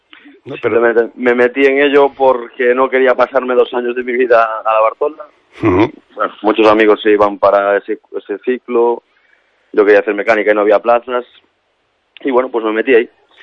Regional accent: O Grove, Galicia, Spain; la Ría de Arousa, soy del Grove, es parte de mi vida.

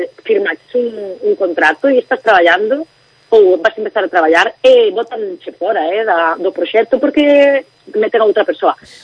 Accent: Ribeira, Galicia, Spain; eu hai moitísimos anos que non vivo en Ribeira, pero estou super ligada a miña xente e ao meu pueblo, porque son máis de Ribeira que...

